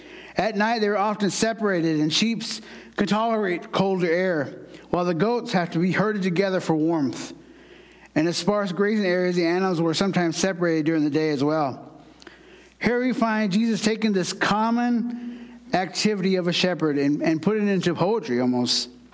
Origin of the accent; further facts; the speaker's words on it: Oklahoma, United States; As they say in my language, I am from Oklahoma, and I'm a Choctaw from Oklahoma. That's my tribe.